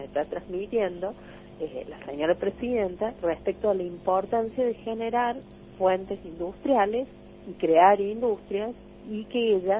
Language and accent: Spanish; Argentina; Esa experiencia ya la hemos vivido los argentinos.